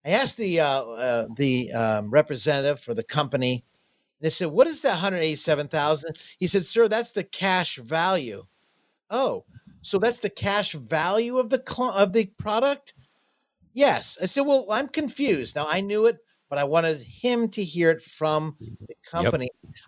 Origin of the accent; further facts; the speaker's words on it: Jacksonville, Florida, United States; I'm from Jacksonville, Florida. I kind of got rid of my accent